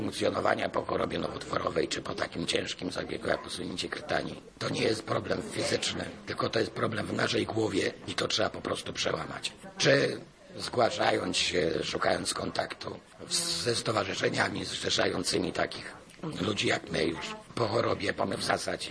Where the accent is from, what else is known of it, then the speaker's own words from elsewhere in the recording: Elbląg, Warmian-Masurian Voivodeship, Poland; jestem z Elbląga